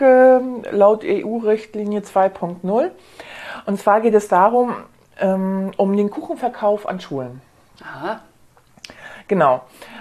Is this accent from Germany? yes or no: yes; Mecklenburg-Vorpommern, Germany; Ich weiß jetzt nicht genau, ob das bei uns in Mecklenburg-Vorpommern schon aufgekommen ist